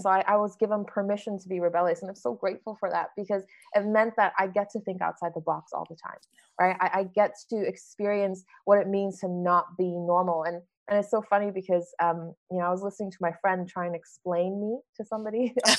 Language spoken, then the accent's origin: English; Taiwan; also born or lived in Netherlands; So, you know, I grew up in Taiwan. Most people are entrepreneurial there, but they don't think you'll make it.